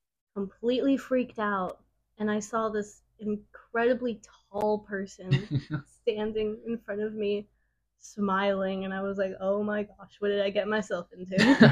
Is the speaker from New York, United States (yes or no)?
no; Colorado Springs, Colorado, United States; Yeah, I'm from Colorado